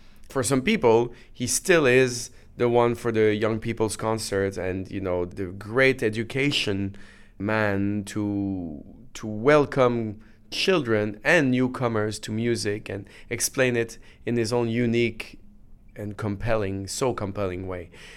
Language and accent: English; Canada; which might be because I was raised in Canada.